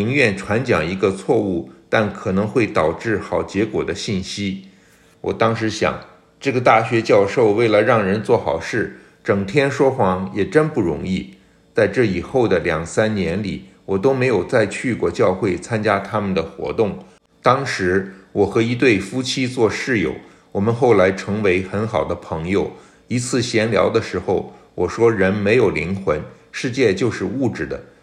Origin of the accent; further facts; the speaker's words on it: Heilongjiang, China; 我生在黑龙江的一个小县城，我们那里教育水平比较低，我的英语基础一开始就比别的学生差